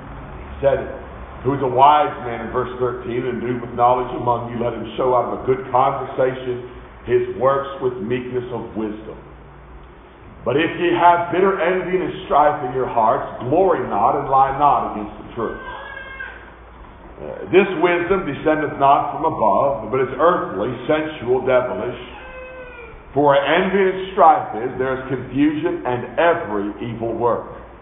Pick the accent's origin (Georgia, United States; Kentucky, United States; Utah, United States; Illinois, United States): Kentucky, United States; born there; I was born in Kentucky.